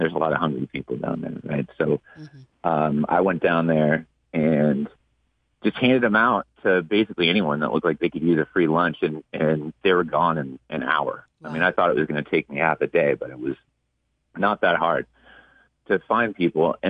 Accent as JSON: {"language": "English", "town": "Santa Rosa", "region": "California", "country": "United States", "tie": "born there", "said": "Well, I was born in Santa Rosa."}